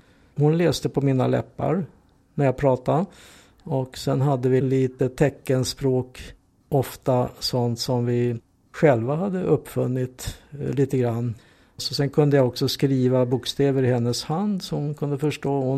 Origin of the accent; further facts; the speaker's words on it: Hungary; first language Hungarian; Swedish is a second language; now in Sweden; Och jag är ursprungligen från Ungern. Så jag har ju faktiskt bott här i större delen av mitt liv. Ända sedan 1951 kom jag hit. Och blev jättesvensk